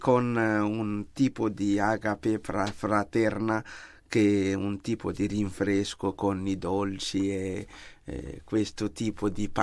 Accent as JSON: {"language": "Italian", "country": "Madagascar", "tie": "born or raised there", "second_language": "Italian", "moved": "yes", "said": "Il più bel Natale che ho vissuto, ricordo bene, era nel 78."}